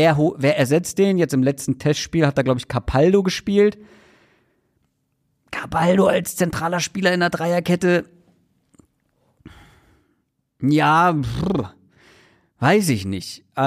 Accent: Northern Germany, Germany; Und das wusste ich als Norddeutscher nicht.

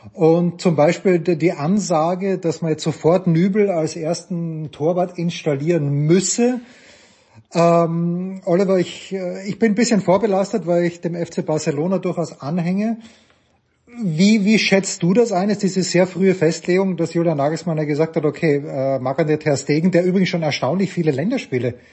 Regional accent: Austria; für mich als Österreicher

